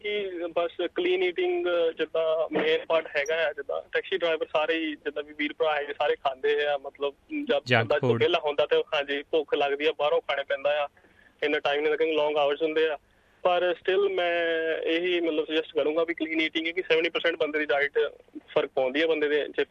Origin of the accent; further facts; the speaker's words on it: Mirthala, Punjab, India; ਮੈਂ ਭਾਜੀ ਜ਼ਿਲ੍ਹਾ ਪਠਾਨਕੋਟ ਹੈ ਸਾਡਾ, ਅਤੇ ਜੀ ਪਿੰਡ ਮੀਰਥਲਾ ਹੈ ਨਾ ਮੇਰੇ ਪਿੰਡ ਦਾ ਜੀ।